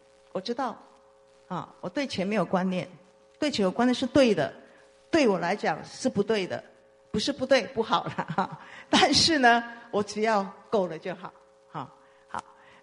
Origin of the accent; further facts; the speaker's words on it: Taiwan; 我叫阿爸哈，我们台湾话叫阿爸哈